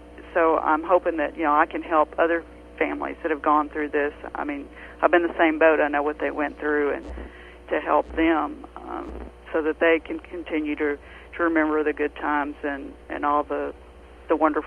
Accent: Texas, United States; I mean, I'm native Texan, but everybody here is just so warm and considerate

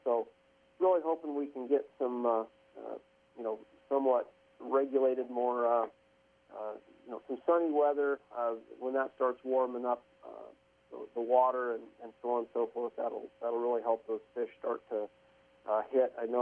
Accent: Anita, Iowa, United States; I'm originally from Anita. We didn't have turkeys in the area.

